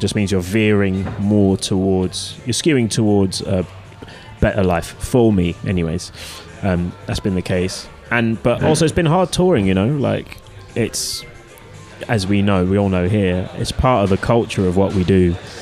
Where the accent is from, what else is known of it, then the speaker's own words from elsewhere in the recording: Bromley, London, United Kingdom; one of the reasons why I'm from Bromley in southeast London.